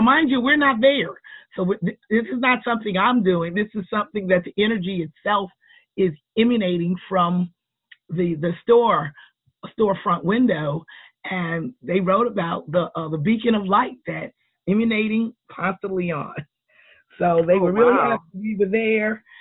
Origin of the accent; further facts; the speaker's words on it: New York, United States; now in Atlanta, United States; And so I'm from New York, and when after my son died, I had really, really learned how to work with the elements of life.